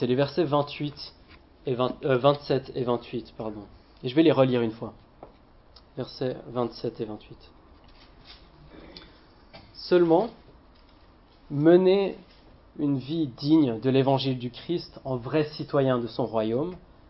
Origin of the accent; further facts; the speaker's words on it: France; born there; c'est parce que je suis né ici, je suis né en France.